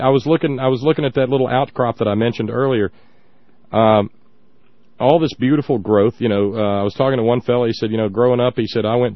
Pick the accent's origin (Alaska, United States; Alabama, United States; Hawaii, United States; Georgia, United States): Alabama, United States; I grew up in Alabama and in the heart of the Tennessee Valley Authority.